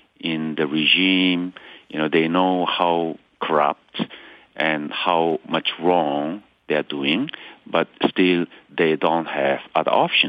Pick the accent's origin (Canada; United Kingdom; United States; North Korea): North Korea; English is a second language; now in Seoul, South Korea; I should go back to my hometown and rebuild the devastated, you know, village